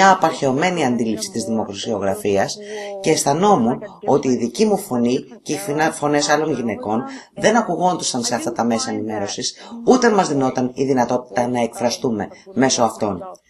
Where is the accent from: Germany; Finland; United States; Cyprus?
United States; New York; also born or lived in South Africa / Greece; Εγώ γεννήθηκα στη Νότια Αφρική. Έχω ζήσει στην Ελλάδα, έχω ταξιδέψει και έχω δουλέψει ως δημοσιογράφος στη Μέση Ανατολή και μεγάλωσα στη Νέα Υόρκη.